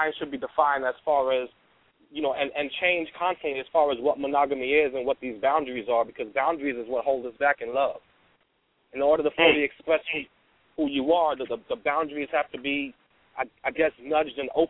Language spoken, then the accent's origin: English; Brooklyn, New York, United States; I'm from Brooklyn.